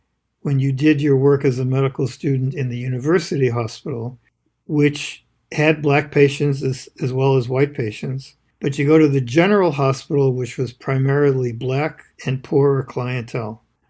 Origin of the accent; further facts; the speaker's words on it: Northeast, United States; the experience I had where I grew up in the Northeast, where they were mostly white